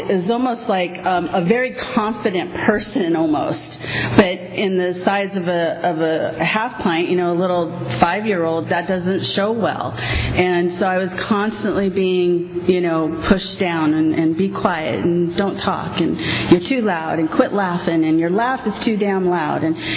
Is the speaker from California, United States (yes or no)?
yes; Compton, California, United States; also born or lived in Redondo Beach; I was born and raised in Compton, and born and raised in Redondo Beach. I got sober in Al-Anon in Compton.